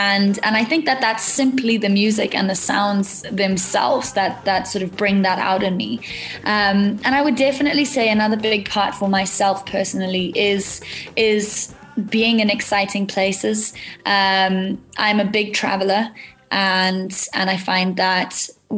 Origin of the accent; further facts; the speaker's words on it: Harare, Zimbabwe; Yeah, so I grew up in Harare, which is the capital of Zimbabwe, a couple of blocks down from the city center. And I grew up in a very musical home.